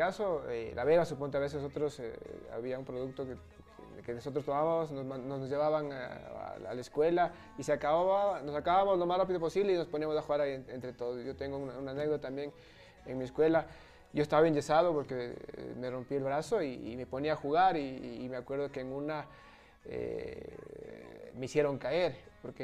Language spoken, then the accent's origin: Spanish; Pichincha, Ecuador; Bueno, no nací, yo viví porque yo antes, como cuando yo nací, vivía en el sur. Y después ya mi papi pudo conseguir su casa y nos fuimos a Carcelén.